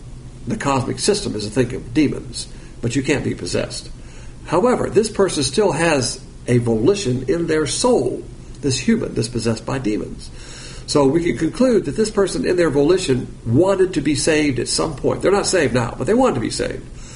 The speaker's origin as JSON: {"language": "English", "region": "Alabama", "country": "United States", "said": "But I'm from Alabama. We eat pig. Barbecue is pig."}